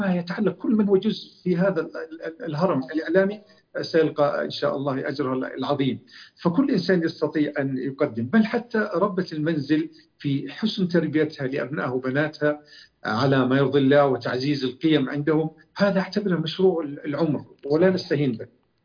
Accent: Abha, Asir, Saudi Arabia; born there; ولدت في مدينة أبها 1371-1952

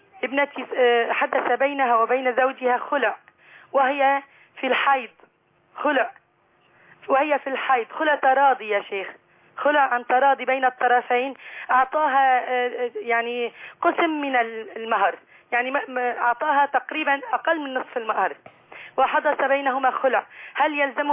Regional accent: Syria; من سوريا.

